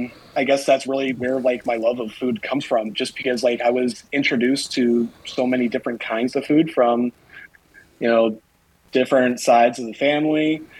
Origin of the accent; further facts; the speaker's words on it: Evergreen Park, Illinois, United States; also born or lived in Lowell, Indiana; As far as where I'm from, I'm originally from Evergreen Park, Illinois. Then we moved out to Lowell, Indiana.